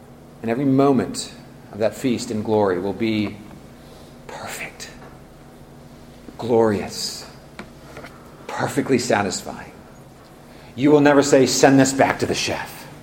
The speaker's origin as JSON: {"language": "English", "region": "California", "country": "United States", "tie": "born or raised there", "said": "I grew up in Silicon Valley. I didn't ride too many horses growing up."}